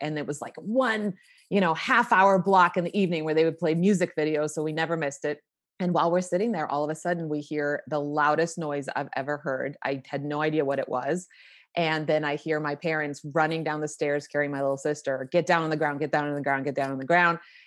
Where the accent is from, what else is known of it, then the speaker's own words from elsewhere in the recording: Croatia; now in United States; I grew up in Croatia. That's where I was born and raised. And it was actually part of Yugoslavia at that time when I was born. And it was a communist country.